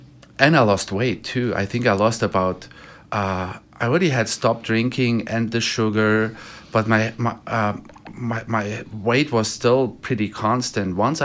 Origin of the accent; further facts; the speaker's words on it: Germany; English is a second language; now in Sarasota, United States; I'm from Germany originally.